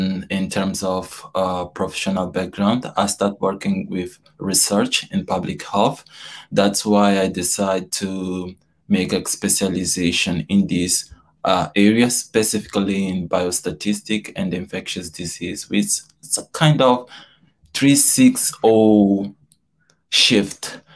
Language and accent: English; Mozambique; English is a second language; I'm from Mozambique